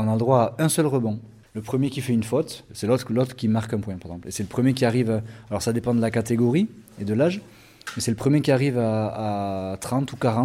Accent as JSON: {"language": "French", "town": "Bayonne", "region": "Nouvelle-Aquitaine", "country": "France", "tie": "born or raised there", "said": "Donc je suis natif du Pays Basque. Donc je suis né à Bayonne. Le Pays Basque, c'est dans le sud-ouest de la France. J'habite juste à côté de l'océan et de l'Espagne"}